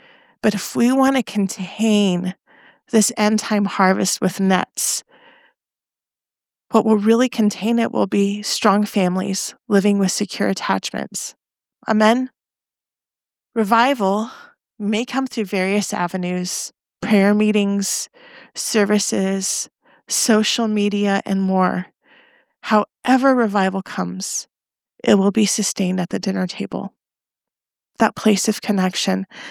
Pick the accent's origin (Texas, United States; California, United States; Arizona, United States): Arizona, United States; Phoenix; I'm from Phoenix. We have about 100,000 Jewish people in Phoenix.